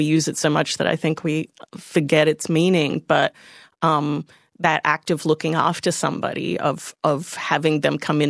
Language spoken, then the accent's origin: English; Melbourne, Victoria, Australia; Or is all of my interestingness just that I'm from Melbourne? You know, I just am a normal Melbourne person.